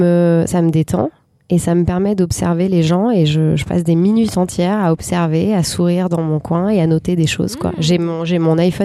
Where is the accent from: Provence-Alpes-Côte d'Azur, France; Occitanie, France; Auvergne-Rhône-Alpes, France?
Provence-Alpes-Côte d'Azur, France; Marseille; also born or lived in Nantes; Je suis un peu de partout d'ailleurs parce que je suis née à Nantes, j'ai grandi à Marseille, ma mère est italienne et actuellement mes parents vivent en Italie. Donc je suis à moitié italienne, à moitié française, à moitié bretonne.